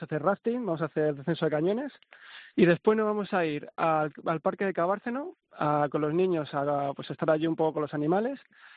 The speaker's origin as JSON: {"language": "Spanish", "town": "Madrid", "region": "Community of Madrid", "country": "Spain", "said": "Roma, Londres, París, suelen ser siempre los sitios más demandados y donde más viajamos los madrileños."}